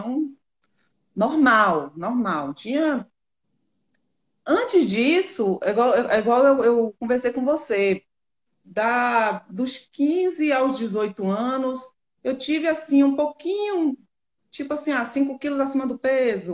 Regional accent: Salvador, Bahia, Brazil; now in Guanambi, Brazil; eu sou de Salvador, né? Sou filha de Salvador, me criei lá também e me casei e vim embora para Guanambi, que é uma cidade do interior da Bahia, mais ou menos 800 quilômetros de distância da capital, porque meu esposo é militar, né?

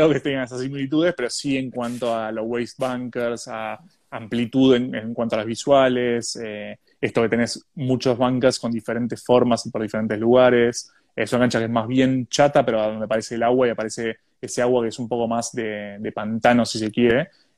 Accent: Buenos Aires, Argentina; sobre todo lo que somos de Buenos Aires, bajar un poquito, tener un poco más de tranquilidad y de paz.

